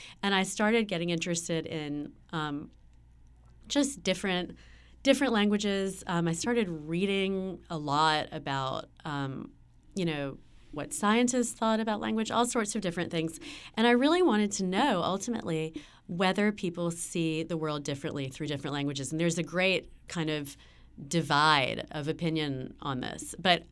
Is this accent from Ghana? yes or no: no; Wilmington, United States; now in Paris, France; I grew up in Wilmington. Like most people, didn't do a lot of traveling, a lot of speaking French growing up in Wilmington.